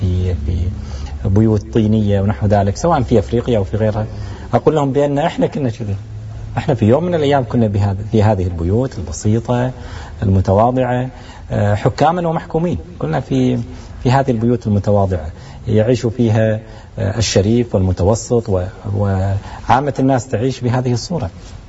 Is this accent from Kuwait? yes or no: yes; Kuwait City, Capital Governorate, Kuwait; من مواليد الكويت، بالميلاد يعني راح أعطيكم 1967، وطبعا ولدت في الكويت في الحي القبلي. أعتقد أنا من أواخر المواليد التي تمت في الحي القبلي، وهو الأحياء القديمة اللي في الكويت.